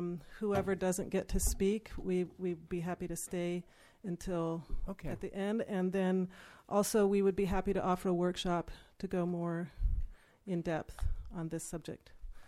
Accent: Willits, California, United States; I'm from Willits.

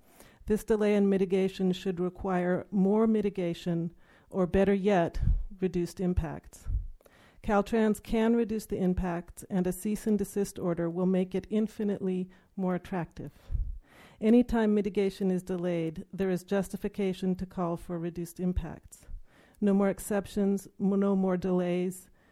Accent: Willits, California, United States; I'm from Willits.

